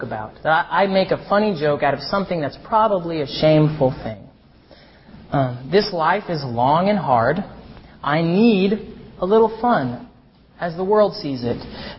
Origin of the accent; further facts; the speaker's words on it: United States; Growing up in America in this era